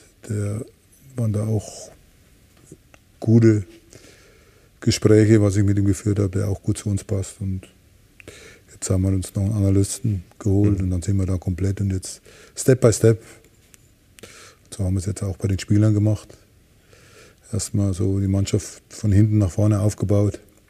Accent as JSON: {"language": "German", "region": "Bavaria", "country": "Germany", "lives_now": "Hamburg, Germany", "said": "Dann bin ich als Franke nach Hamburg gekommen."}